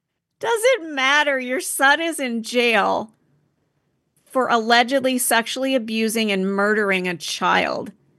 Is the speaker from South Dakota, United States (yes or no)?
yes; South Dakota, United States; also born or lived in Minnesota; I grew up in South Dakota and Minnesota, and we would just get viciously loud storms.